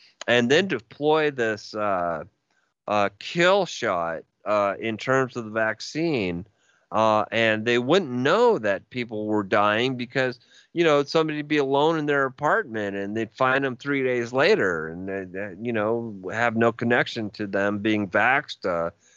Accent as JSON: {"language": "English", "region": "California", "country": "United States", "tie": "born or raised there", "said": "First of all, I grew up in San Francisco Bay Area, and we were really liberal."}